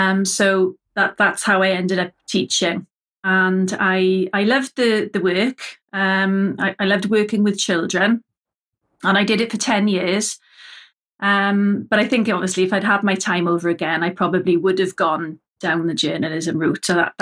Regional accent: Swansea, Wales, United Kingdom; I grew up in Swansea and, the Swansea and Neath area.

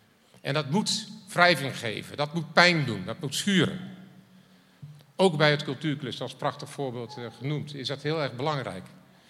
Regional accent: North Holland, Netherlands; En dan ben ik blij dat we als Zaankanters in Nederland wonen

